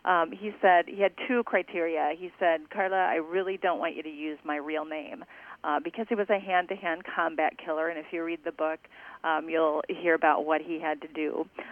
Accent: Audubon, Iowa, United States; I am from Audubon, and I graduated from high school a long time ago, 1984

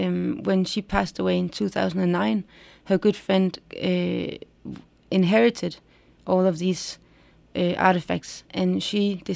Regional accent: Odense, Southern Denmark, Denmark; English is a second language; now in Copenhagen, Denmark; I grew up in a city called Odense, which is located on the island called Fyn in the middle of Denmark. And I moved to Copenhagen a while ago, and I'm studying at the university in Copenhagen now.

